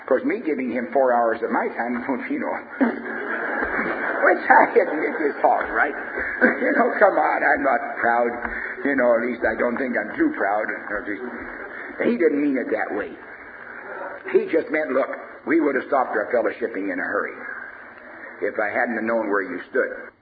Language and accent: English; Canada; I'm a Canadian, and I know the Canadians, and he ain't got one.